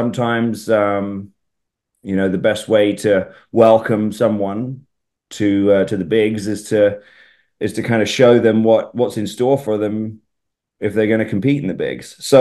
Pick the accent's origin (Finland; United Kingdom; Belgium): United Kingdom; England; accent: English; now in United States; I've been accused of my English accent eroding, which is definitely true at certain times. But I think people need to remember that I've been in the States now for, gosh, 14 years, crazy.